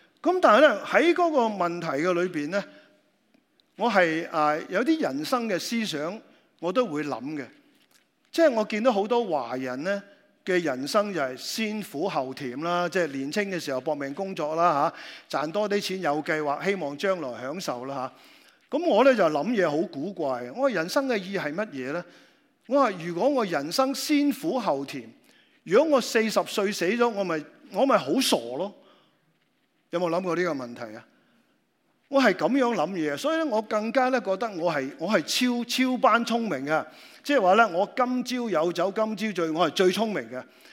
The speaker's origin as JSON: {"language": "Cantonese", "country": "Macau", "tie": "born or raised there", "said": "我喺澳门长大啦"}